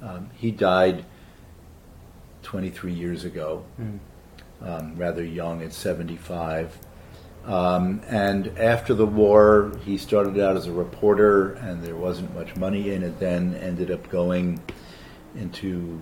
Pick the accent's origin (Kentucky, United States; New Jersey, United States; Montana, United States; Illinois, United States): New Jersey, United States; Teaneck; also born or lived in Brooklyn; Having lived and grown up in New Jersey, and those of us who grew up in New Jersey know that the big cities in New Jersey are New York and Philadelphia.